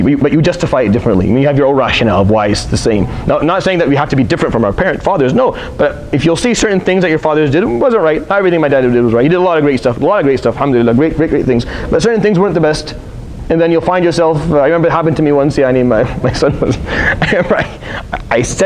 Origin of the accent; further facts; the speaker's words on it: Syria; I'm not from the same community as him. Maybe he's from I'm from Syria.